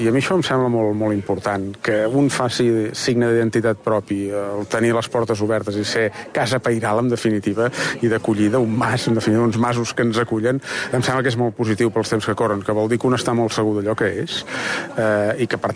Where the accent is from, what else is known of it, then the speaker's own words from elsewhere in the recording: Catalonia, Spain; Jo sóc de la Plana de Vic, per tant, tenim una distància geogràfica, però una proximitat allò sentimental.